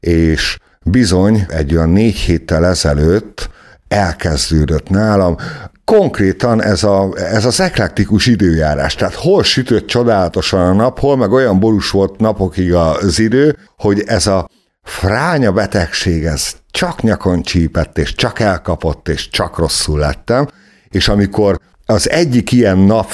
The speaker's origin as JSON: {"language": "Hungarian", "town": "Kiskunhalas", "region": "Bács-Kiskun", "country": "Hungary", "tie": "born there", "said": "annyira hálás vagyok, hogy kiskunhalasra születtem, hogy van nekünk egy világhírű csipkénk, van a csipkénknek múltja, van jelene, és lesz jövője is."}